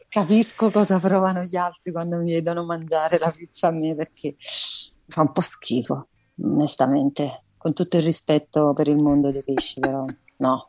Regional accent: Naples, Campania, Italy; io subisco forti, forti accuse perché sono napoletana

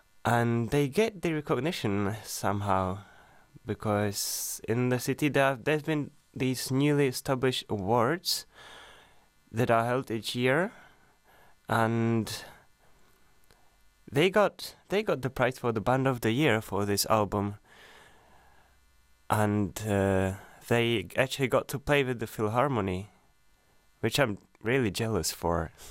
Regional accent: Ostrava, Moravian-Silesian Region, Czechia; A band from Ostrava, my hometown, led by … along with other band members. I am going to come back to Ostrava at some point for sure

